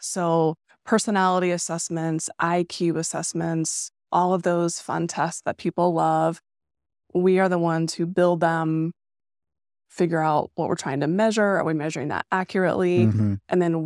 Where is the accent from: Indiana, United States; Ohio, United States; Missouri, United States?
Ohio, United States; Bluffton; So I was born in Bluffton, Ohio.